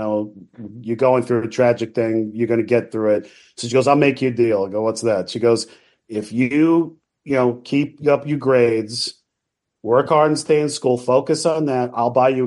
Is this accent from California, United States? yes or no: no; Massapequa, New York, United States; Yeah, I grew up in Massapequa, Long Island, mm-hmm. and there was a closeout store there called Odd Lot.